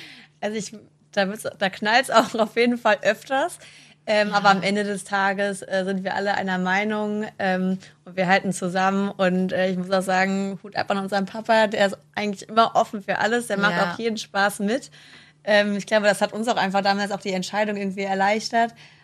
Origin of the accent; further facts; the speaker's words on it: Kröv, Rhineland-Palatinate, Germany; wir sind auf dem Weingut groß geworden und in Kröv gab es damals keine Winzerin.